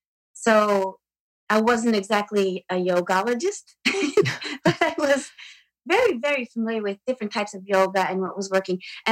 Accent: Brookfield, Connecticut, United States; from Brookfield, Connecticut.

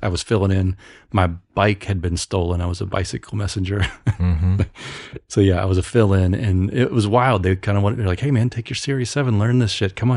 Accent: Memphis, Tennessee, United States; accent: Southern; I'm also from the South, but I think I don't drink very much anymore. And I think that might've been the key, the linchpin to me losing my Southern accent.

